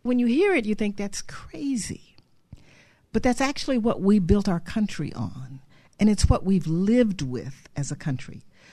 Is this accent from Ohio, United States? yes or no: yes; Cleveland, Ohio, United States; And I grew up in Cleveland, Ohio